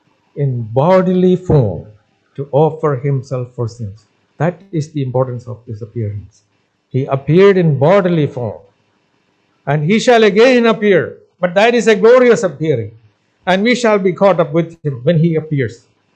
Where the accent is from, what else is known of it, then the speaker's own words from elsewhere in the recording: India; Not only because we are from India